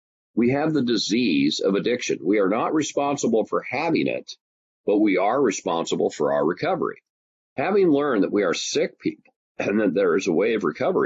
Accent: Seattle, Washington, United States; So I grew up in Seattle, Washington, in the middle of the city.

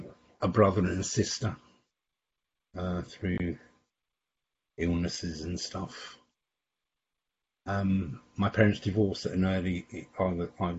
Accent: Glasgow, Scotland, United Kingdom; born there; I come from a Scottish background. I was born in Glasgow, and whiskey for us was a norm.

